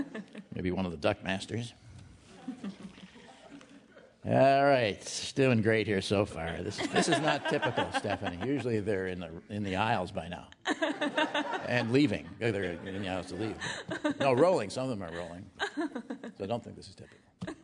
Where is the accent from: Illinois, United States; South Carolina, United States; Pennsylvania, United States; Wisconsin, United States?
Wisconsin, United States; Madison; Any of you on that site? Ashley Madison site? I'm from Madison. I haven't heard of it.